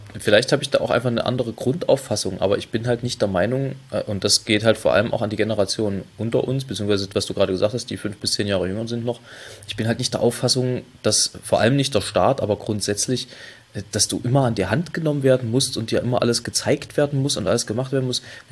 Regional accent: East Germany, Germany; ich bin ja nun selber gebürtiger Ostdeutscher

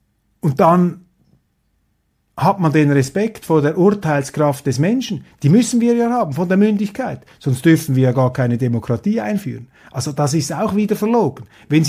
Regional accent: Switzerland; das denke ich jetzt einfach hier als Schweizer

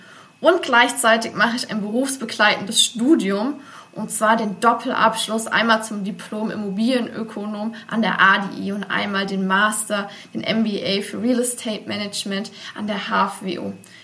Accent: Thuringia, Germany; moved away; also born or lived in Los Angeles, United States; Ich komme aus einer kleinen Region, aus Thüringen, aus einem kleinen Seelendorf. Ich sage immer scherzhaft, dort gibt es mehr Kühe als Einwohner. Und dann danach hat es mich nach Los Angeles verschlagen, eine riesige Metropole. Und jetzt habe ich hier in Stuttgart einen super Mittelweg gefunden zwischen beiden.

